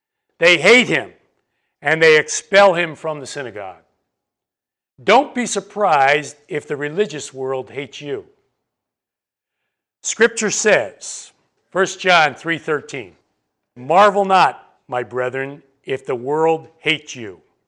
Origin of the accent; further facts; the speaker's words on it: Chicago, Illinois, United States; You know, most of you know I come from the Chicago area.